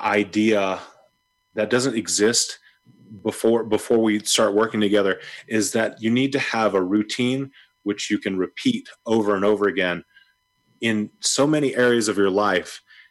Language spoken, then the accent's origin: English; Florida, United States; Well, growing up in Florida, where the highest elevation is less than 400 feet